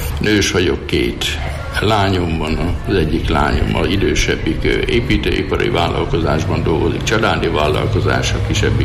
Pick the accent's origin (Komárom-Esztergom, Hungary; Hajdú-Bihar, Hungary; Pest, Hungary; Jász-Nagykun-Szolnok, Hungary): Hajdú-Bihar, Hungary; Hajdúböszörmény; 1961-ben születtem itt Hajdúbeszörményben, itt is élek, lényegében a főiskolai tanulmányai meg a katonaság kivételével itt töltöttem az életemet.